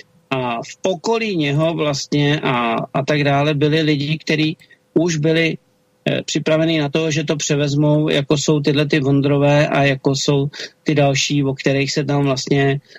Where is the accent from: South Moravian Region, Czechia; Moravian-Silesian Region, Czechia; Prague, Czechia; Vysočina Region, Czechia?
Prague, Czechia; ačkoliv jsem rodilej Žižkovák, přesto jsem tyhle ty disidenty neviděl